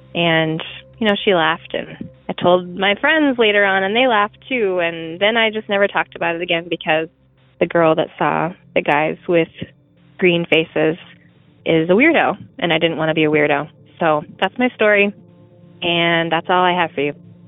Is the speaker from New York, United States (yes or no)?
no; Nebraska, United States; moved away; I'm from Nebraska, but I don't live there anymore. I grew up there.